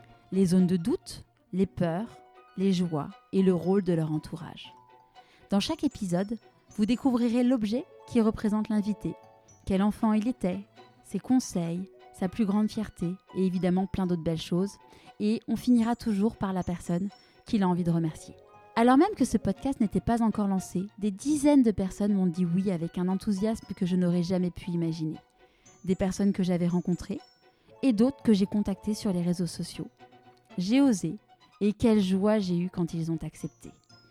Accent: Paris, Île-de-France, France; je suis parisienne et marseillaise de cœur. J'ai 36 ans et suis l'heureuse maman de deux enfants.

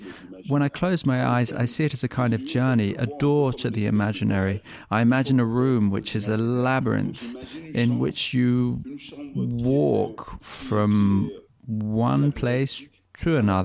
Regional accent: Benin; also born or lived in Ivory Coast; now in France; and I'm originally from Benin. I was born in the Ivory Coast in 1986, and I came to study in France. Far from my country

